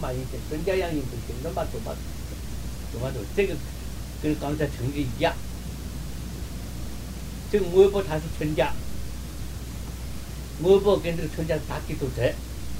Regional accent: China; 这是像我们中国人的夫妇之间财产不分的一样

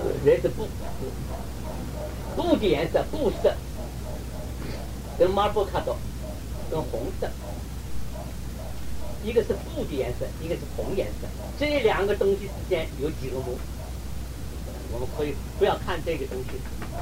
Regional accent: China; 我们中国人念古诗念的白马非马

